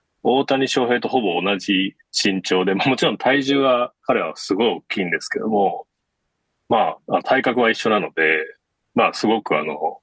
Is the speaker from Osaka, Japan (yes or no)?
yes; Sakai, Osaka, Japan; 私大阪府の堺市というところ出身なんですけども、まあ、南大阪ですね。